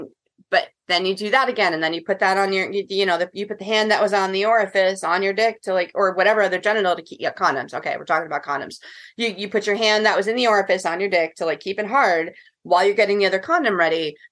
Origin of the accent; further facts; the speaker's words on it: New York, United States; I'm a New Yorker and my wife's a Californian.